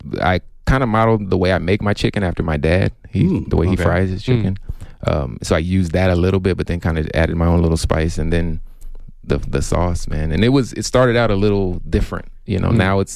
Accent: Memphis, Tennessee, United States; I grew up in Memphis, Tennessee, and it's all about, you know, barbecue

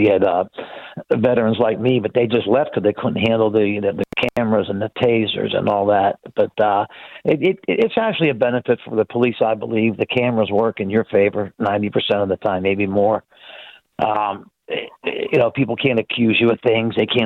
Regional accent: Hazelwood, United States; Hazelwood. I was a poor kid from Hazelwood, just trying to make a living.

